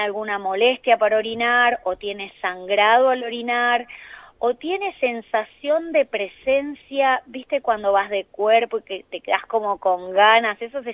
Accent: Tapalqué, Buenos Aires Province, Argentina; ¿de dónde sos? De Tapalqué.

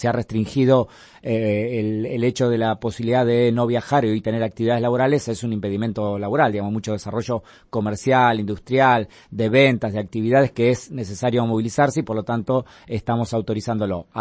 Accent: Junín, Buenos Aires Province, Argentina; yo soy de Junín, ustedes saben

